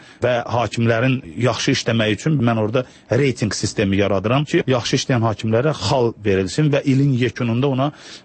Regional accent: Ganja, Azerbaijan; Fəxr eləyirəm birincisi Azərbaycanlıyam, ikincisi də fəxr eləyirəm ki, mən Gəncəliyəm. Çünki Gəncə Azərbaycanın ikinci böyük şəhəridir və Gəncədə həddindən artıq çox ziyalılar var, tanınmış insanlar çox çıxıbdır

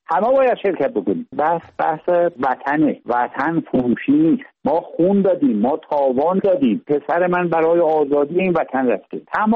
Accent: Bakhtiari, Iran; پسرای دیگه‌ام برمی‌دارن، برادرام هستن، ایلم هستن، ما بختیاری هستیم. 8 میلیون بختیاری پرچم بختیاری رو برخواهند داشت.

